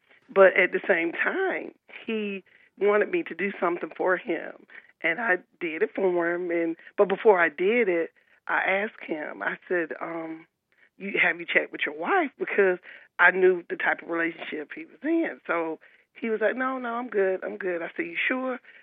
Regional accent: Alabama, United States; I'm originally from Alabama. And they would teach us, stand up for yourself.

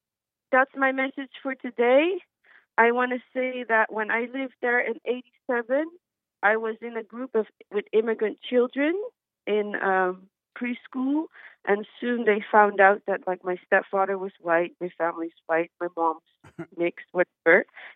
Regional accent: New Orleans, Louisiana, United States; now in Netherlands; I moved to Holland in 87 from Louisiana, New Orleans, Louisiana.

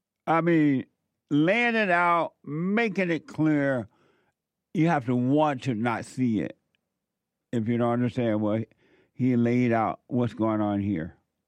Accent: Alabama, United States; moved away as an adult; now in California, United States; When I moved to California from Alabama in 1968 at the age of 18, I was going to move to Atlanta, Georgia.

